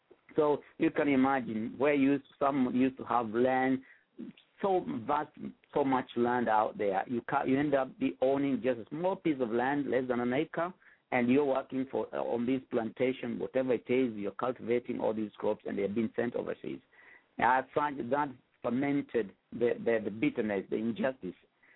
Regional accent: Kenya; now in London, United Kingdom; I am a Kenyan living in London.

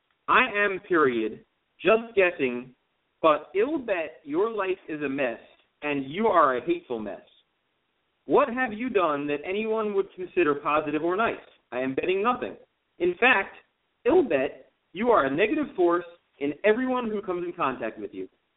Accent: Teaneck, New Jersey, United States; I have another group of friends that I grew up with in Teaneck

